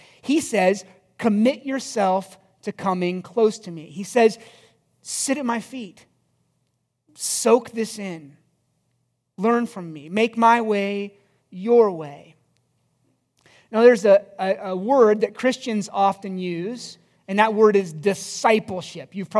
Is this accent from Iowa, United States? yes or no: yes; Iowa, United States; But I was born and raised in Iowa.